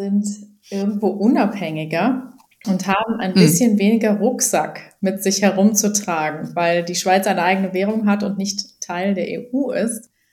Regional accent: Germany; Also, ich bin Deutsche, geborene Deutsche.

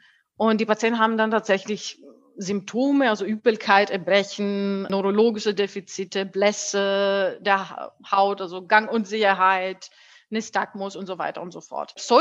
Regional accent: Greece; German is a second language; moved away as an adult; now in Germany; also ich komme ursprünglich aus Griechenland, könnt ihr vielleicht vom Akzent merken. Bin aber schon seit 8 Jahren in Deutschland

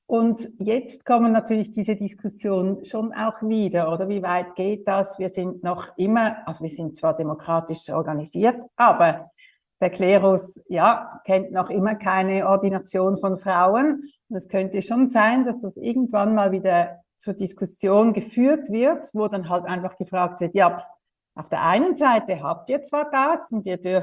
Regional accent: Switzerland; Und ein Kinderkrankenhaus wäre jetzt bei uns in der Schweiz nicht gerade so das Naheliegendste.

